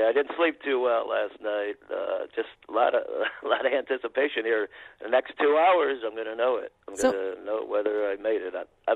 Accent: Indiana, United States; I grew up in Lake County, Indiana, actually, so only 45 miles from, you know, downtown, so straight south.

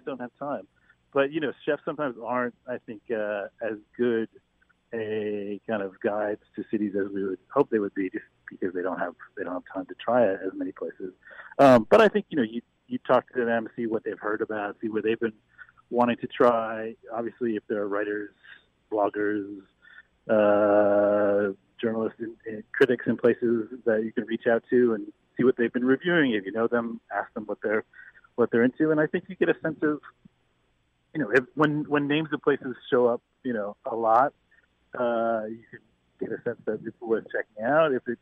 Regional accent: Louisville, Kentucky, United States; You know, I'm from Louisville, Kentucky. I probably had burgoo twice in my life.

